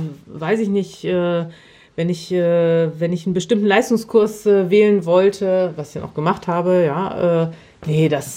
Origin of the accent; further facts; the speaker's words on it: North Rhine-Westphalia, Germany; ich komme aus Nordrhein-Westfalen, ich komme aus einer Großstadt.